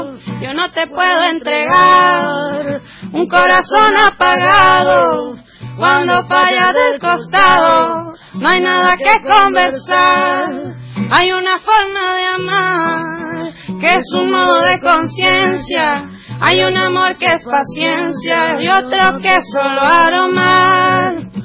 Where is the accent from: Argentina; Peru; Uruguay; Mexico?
Mexico; Coatepec, Veracruz; now in Mexico City, Mexico; Soy de México, exacto, de Veracruz. De un pueblo muy lindo, un pueblo cafetero que se llama Coatepec. Y vivo ya desde hace 2 años en la Ciudad de México, que es un monstruo terrible.